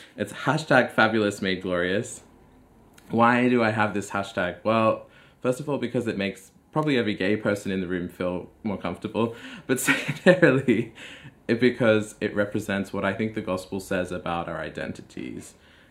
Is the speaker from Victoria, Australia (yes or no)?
no; Sydney, New South Wales, Australia; I grew up in Sydney in the suburbs there, and I went to an all-boys school. It was a conservative Christian school, but in an agnostic household.